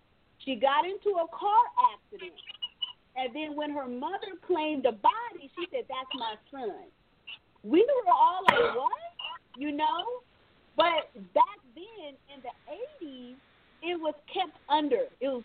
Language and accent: English; San Francisco, California, United States; When I look at you, you remind me of what I grew up with in San Francisco, okay?